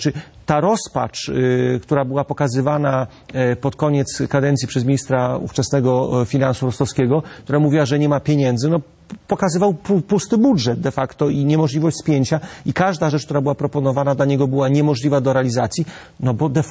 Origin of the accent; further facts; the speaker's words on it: eastern Poland, Poland; ja pochodzę ze ściany wschodniej